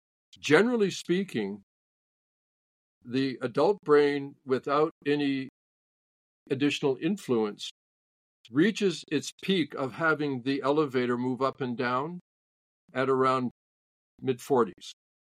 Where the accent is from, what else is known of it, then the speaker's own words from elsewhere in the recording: Canada; I'm native Canadian, so I always go for medium.